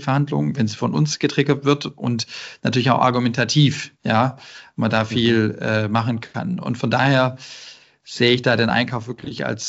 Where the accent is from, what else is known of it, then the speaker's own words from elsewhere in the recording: Baden-Württemberg, Germany; Und als Schwabe ist man da vielleicht mal zurückhaltender